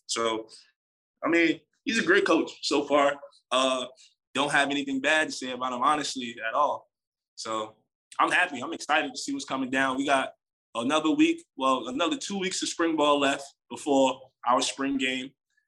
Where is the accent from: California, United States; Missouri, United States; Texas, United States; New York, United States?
New York, United States; I'm from New York. Yeah. So it's like, yeah. We got everything out there.